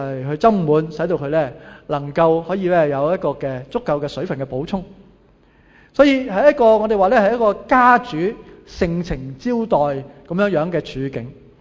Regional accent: Hong Kong; 我哋香港人就特別勁啦，即係又華南地區我哋又熱啦又濕啦

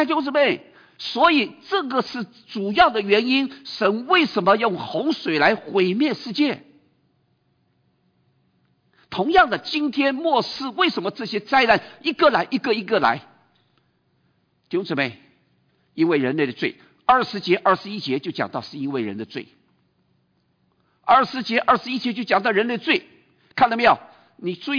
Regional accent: China; 我们中国人每一次想起这个日本怎么样子，这个在南京大屠杀的时候

